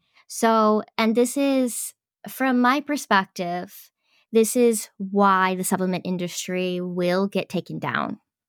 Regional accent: Midwest, United States; it wrong because we're from the Midwest.

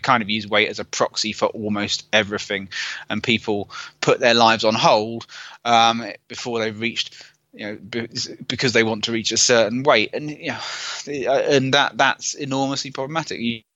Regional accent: United Kingdom; I'm British, so it's probably roast dinner.

